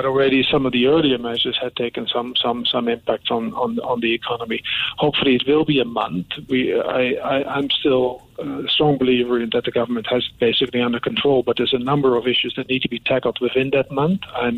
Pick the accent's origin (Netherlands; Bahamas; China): Netherlands; English is a second language; I come from the Netherlands.